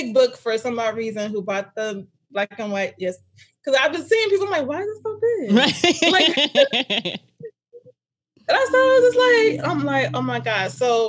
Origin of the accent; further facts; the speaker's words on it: Bay Area, California, United States; I'm originally from the Bay Area.